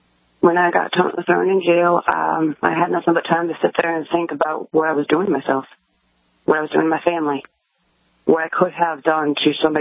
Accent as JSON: {"language": "English", "region": "Wisconsin", "country": "United States", "tie": "born or raised there", "moved": "as an adult", "lives_now": "Virginia, United States"}